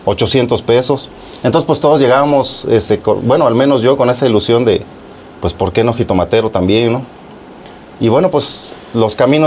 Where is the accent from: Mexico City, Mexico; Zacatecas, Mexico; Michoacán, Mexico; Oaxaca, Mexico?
Oaxaca, Mexico; Yo soy del estado de Oaxaca, de la región que está pegada a Puebla. Comercialmente, nosotros dependemos mucho de Puebla, al grado de que nosotros comemos más el mole poblano que el mole oaxaqueño.